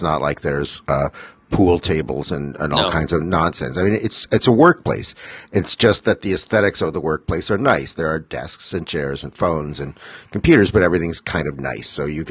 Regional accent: New York, United States; I'm from New York, so to me, like the extra space that you have in Chicago

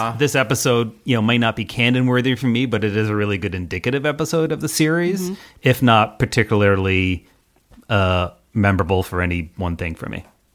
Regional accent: Canada; I have trouble calling it college because I'm from Canada. College means something totally different.

